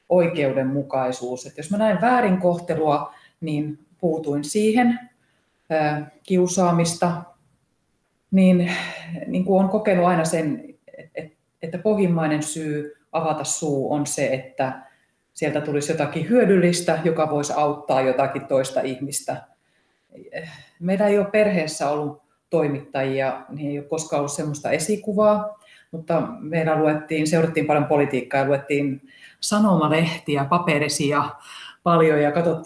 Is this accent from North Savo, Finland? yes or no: yes; Kuopio, North Savo, Finland; moved away as an adult; also born or lived in Varkaus / Tampere; now in Helsinki, Finland; Mä oon kotoisin Kuopiosta. Asuin Kuopiossa tai Varkaudessa ensimmäiset 5 vuotta ja sitten sen jälkeen muutettiin Kuopioon. Kuopiosta muutin sitten opiskelemaan Tampereelle, Tampereelta Helsinkiin